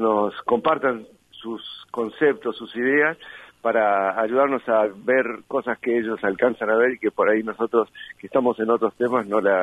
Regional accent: Cabo Polonio, Rocha, Uruguay; Nosotros somos del Cabo Polonio y la organizamos ahí en el Cabo Polonio

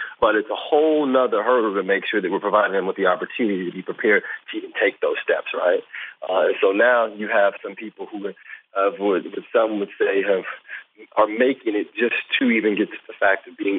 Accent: Chicago, Illinois, United States; I'm from Chicago originally.

